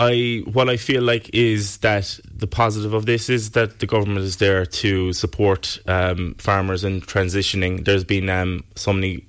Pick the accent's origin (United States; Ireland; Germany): Ireland; Killarney, Munster; I was always kind of conscious of my environment growing up in Killarney